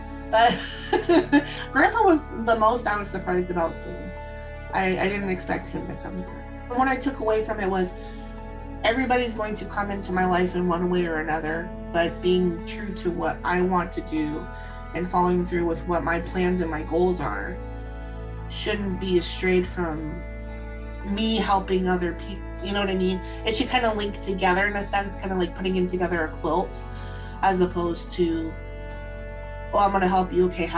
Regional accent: Seattle, Washington, United States; I am from Seattle, Washington.

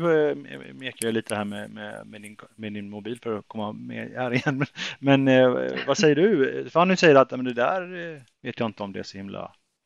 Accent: Sweden; liksom som svensk ja, golffan så är man ju också stolt förstås

